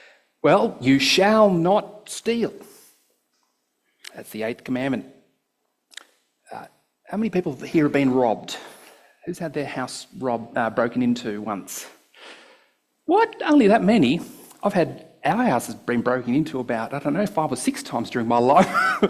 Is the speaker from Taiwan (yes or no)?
no; Sydney, New South Wales, Australia; So it was just part of normal living in Sydney. I grew up in Sydney as a child.